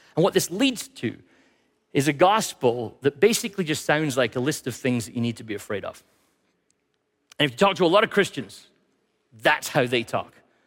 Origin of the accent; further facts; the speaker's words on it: Scotland, United Kingdom; I'm Scottish, right? It's about as gentle as we get.